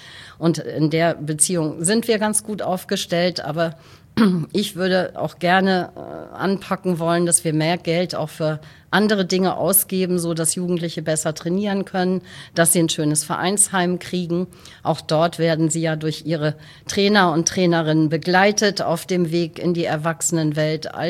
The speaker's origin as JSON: {"language": "German", "town": "Westerland", "region": "Schleswig-Holstein", "country": "Germany", "tie": "born or raised there", "said": "Ich bin in Westerland auf Sylt geboren und aufgewachsen."}